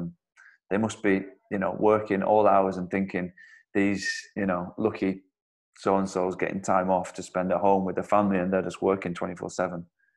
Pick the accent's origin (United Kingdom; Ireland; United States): United Kingdom; Wigan, North West England; Wigan, yeah. I grew up in Wigan. We never moved house. It was a small village called Shevington. Beautiful place.